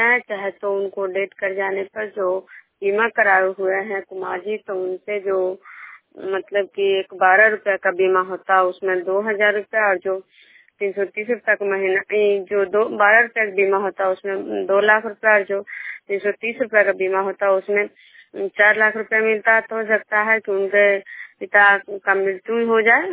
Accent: Bishnupur, Bihar, India; बिष्णुपुर ग्राम खजरा पंचायत नालंदा जिला नानोसा प्रखंड के निवासी हूँ।

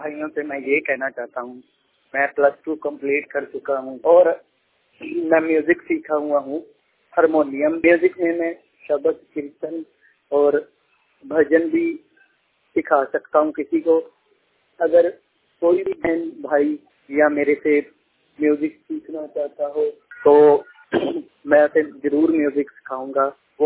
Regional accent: Amritsar, Punjab, India; और मैं वडाला भिट्टे वड गांव का रहने वाला हूँ, रामतीर्थ रोड, जिला अमृतसर, तहसील अजनाला।

